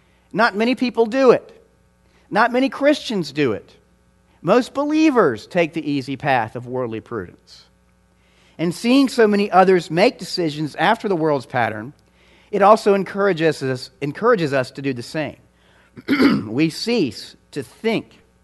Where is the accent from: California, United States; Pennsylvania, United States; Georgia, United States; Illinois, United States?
Georgia, United States; Now, I'm from Georgia, and I realize that Texas is a little bit different.